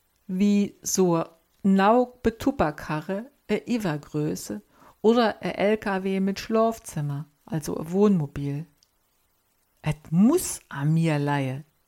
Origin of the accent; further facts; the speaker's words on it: Saarland, Germany; irgendwo hier im Saarland in der Weg se, kann ich all die Stelle genau benennen, wo sich mein Mann in meiner Kindheit am Ende überschlagen hat.